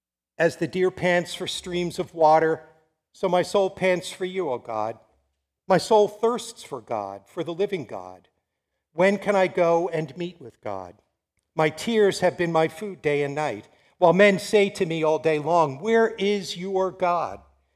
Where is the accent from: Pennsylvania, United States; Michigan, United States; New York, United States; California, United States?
New York, United States; Long Island; And I grew up in Long Island.